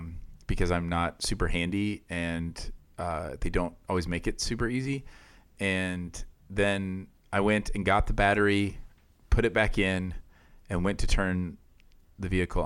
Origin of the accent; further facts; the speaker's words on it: Iowa, United States; now in Canada; where I grew up in Iowa. It was like that. You could have very harsh winters, but then you'd have incredibly hot and humid summers. It's all the cornfields.